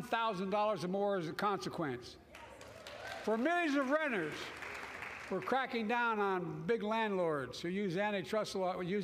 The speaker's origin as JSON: {"language": "English", "region": "Delaware", "country": "United States", "said": "I come from Delaware."}